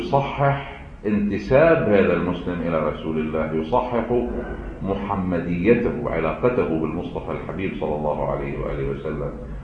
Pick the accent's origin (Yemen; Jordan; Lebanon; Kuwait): Lebanon; بس هن بشر ونحن بشر، لبنانيين ونحن لبنانيين